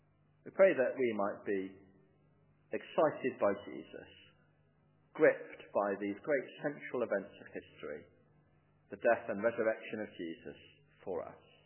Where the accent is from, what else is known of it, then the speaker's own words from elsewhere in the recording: United Kingdom; I know we're British and middle class and so on